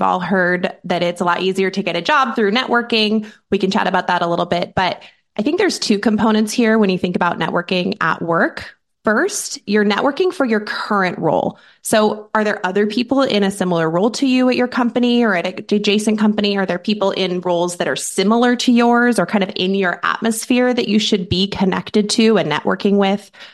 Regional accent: Seattle, Washington, United States; I've only made one other move in my life outside of my hometown of Seattle.

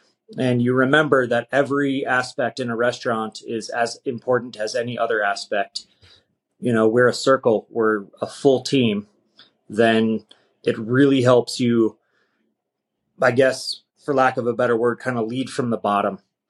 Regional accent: Golden, Colorado, United States; I'm from Golden, so it's got to be Coors.

